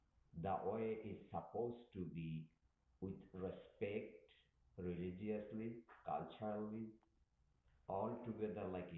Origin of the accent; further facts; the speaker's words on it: Bangladesh; now in Hudson, United States; Honestly, I came from Bangladesh to JFK, from JFK to Hudson, and I'm still in Hudson.